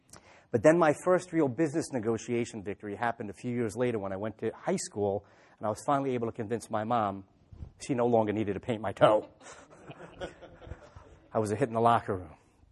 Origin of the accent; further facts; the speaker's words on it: Long Island, New York, United States; now in Atlanta, United States; obviously from my accent, I'm not originally from there, right? I'm from Long Island, New York.